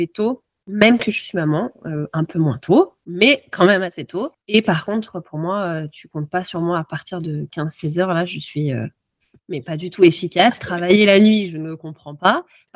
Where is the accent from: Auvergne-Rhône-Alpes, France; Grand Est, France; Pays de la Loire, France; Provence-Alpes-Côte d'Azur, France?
Auvergne-Rhône-Alpes, France; Lyon; also born or lived in Los Angeles; j'ai vécu à Lyon. Donc moi, je suis originaire de Lyon. J'ai vécu à Lyon pour mes études. J'y ai habité aussi en tant qu'enfant. Je suis partie aux États-Unis pour mes études. Donc, j'ai vécu à Los Angeles. Donc, si, j'ai été toute la citadine.